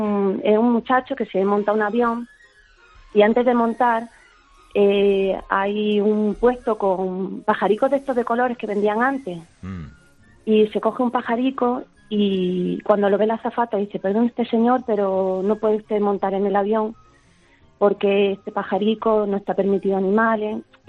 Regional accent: Yecla, Region of Murcia, Spain; soy de Yecla.

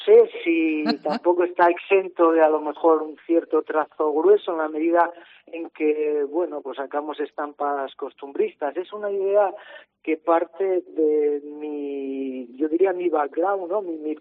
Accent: Asturias, Spain; cómo somos los asturianos

